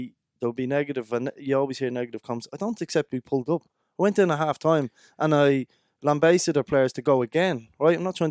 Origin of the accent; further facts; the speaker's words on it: Dublin, County Dublin, Ireland; I was brought up in Dublin.